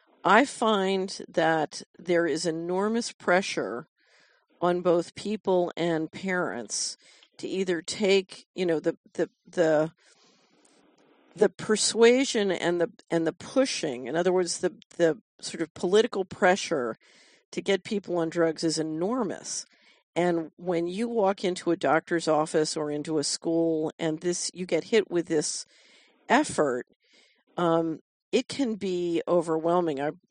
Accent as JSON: {"language": "English", "town": "Philadelphia", "region": "Pennsylvania", "country": "United States", "tie": "born or raised there", "said": "I grew up in West Philadelphia, and the pushers were very pushy."}